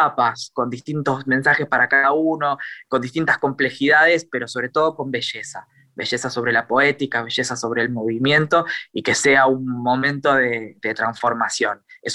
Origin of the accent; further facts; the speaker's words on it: Ramos Mejía, Buenos Aires Province, Argentina; volvíamos a casa en Ramos Mejía, de donde soy yo